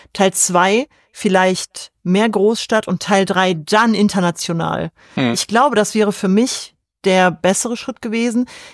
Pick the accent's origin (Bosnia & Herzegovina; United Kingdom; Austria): Bosnia & Herzegovina; ich komme ja aus Bosnien